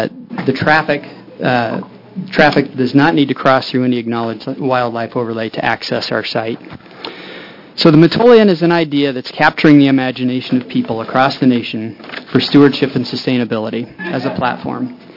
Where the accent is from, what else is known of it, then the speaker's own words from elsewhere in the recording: Camp Sherman, Oregon, United States; and I'm from Camp Sherman.